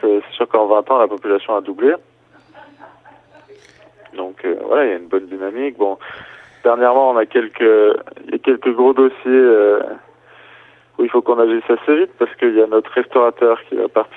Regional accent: Boisset, France; j'ai toujours été à Boisset, quoi.

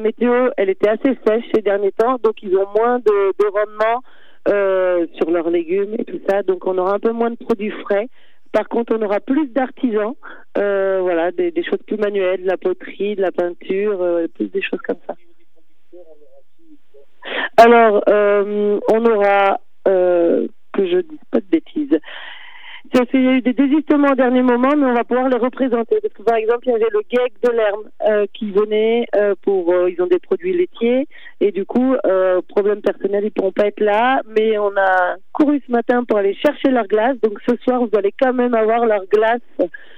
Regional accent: Normandy, France; also born or lived in Switzerland; On vient de Suisse à l'origine et on a grandi en Normandie.

